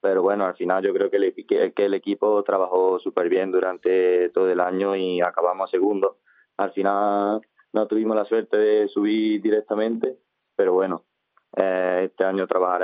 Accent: Doña Mencía, Andalusia, Spain; Yo siempre he jugado aquí en el equipo de mi pueblo, de Mencía.

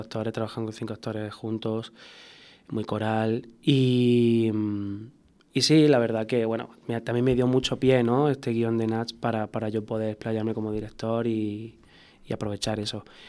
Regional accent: Lucena, Andalusia, Spain; lo digo que soy de Lucena, y muchos lo conocen

